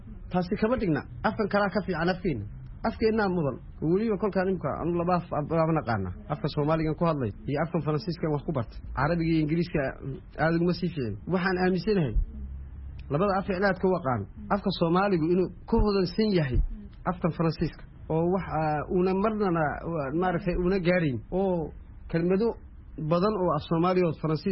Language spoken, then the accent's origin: Somali; Djibouti; ka soo jeednaa jejiguti